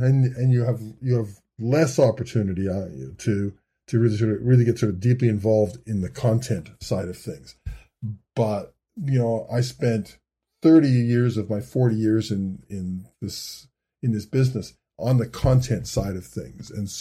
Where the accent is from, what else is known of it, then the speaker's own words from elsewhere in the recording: Edmonton, Alberta, Canada; And Edmonton's my hometown, and I thought, you know, that'd be a cool opportunity.